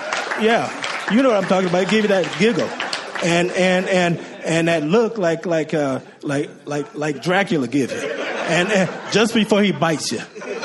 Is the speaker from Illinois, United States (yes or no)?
no; Detroit, Michigan, United States; And I'm being from Detroit, and I'm trying not to seem so novice at it.